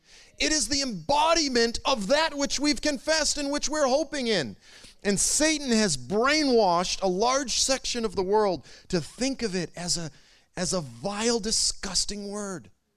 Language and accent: English; United States; where are you from? And, you know, then I'm like, well, I'm from America, howdy.